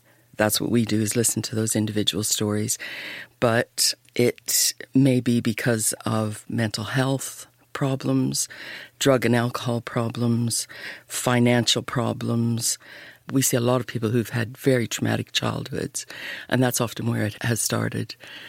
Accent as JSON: {"language": "English", "country": "Canada", "tie": "born or raised there", "said": "I was born and raised in Canada. I was raised on a dairy farm, lovely, idyllic existence. But it was in the 50s and 60s"}